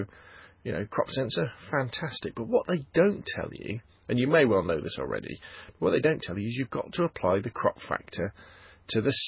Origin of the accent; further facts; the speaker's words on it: Gosport, South East England, United Kingdom; photo walk down Gosport High Street. Kind of my version, my attempt at street photography. Again, it's my hometown